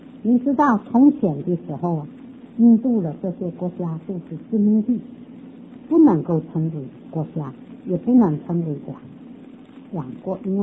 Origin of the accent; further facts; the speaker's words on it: China; 在以赛亚49章那里还提到千年国度啊，我们中国人还有份在哪里？